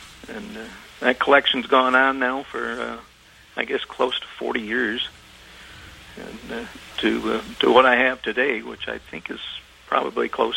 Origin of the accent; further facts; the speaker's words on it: Kalamazoo, Michigan, United States; I wandered into a radio store, a radio TV sales store in Kalamazoo, which was my hometown.